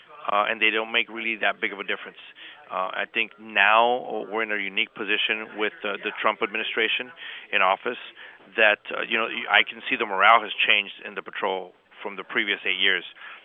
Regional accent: United States; So when people ask me, what's your background, I'm an American.

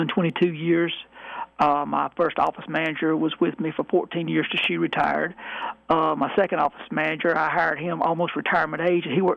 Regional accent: Hodges, United States; Well, when you're born and raised in Hodges, it's pretty close to home.

